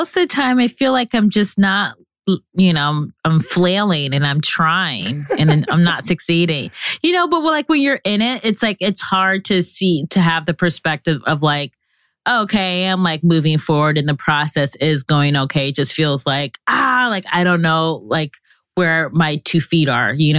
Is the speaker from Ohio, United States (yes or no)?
yes; Cleveland, Ohio, United States; now in New York, United States; Well, I would say I'm from Cleveland, Ohio, but I feel like I'm a city girl at heart, hence me living in New York.